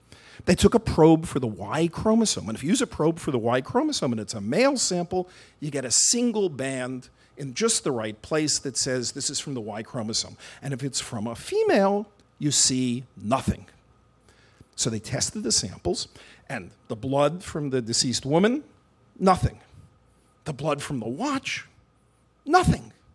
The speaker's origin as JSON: {"language": "English", "town": "Brooklyn", "region": "New York", "country": "United States", "said": "I'm from Brooklyn."}